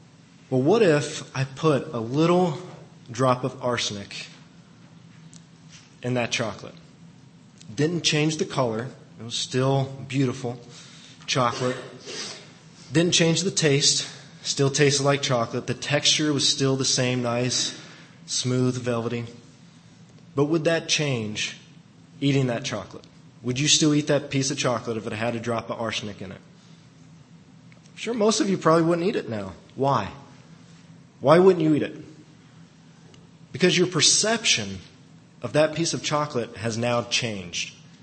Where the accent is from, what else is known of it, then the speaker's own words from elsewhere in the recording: Ohio, United States; I lived this firsthand in the school I grew up in Ohio.